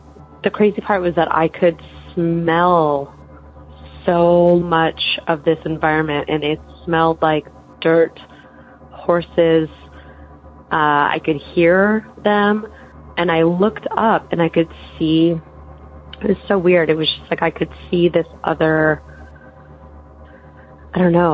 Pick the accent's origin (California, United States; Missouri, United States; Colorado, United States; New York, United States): California, United States; Los Angeles; I'm from Los Angeles, California. I had a weird story that happened in 2008. I moved to Pasadena from just another part of LA, not far away from there